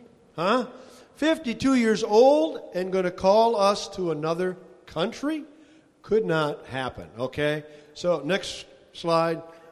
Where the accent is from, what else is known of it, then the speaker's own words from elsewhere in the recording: Grayling, Michigan, United States; Now, I was raised in Grayling, Michigan, actually. I mean, from the sixth grade on, that's where we were.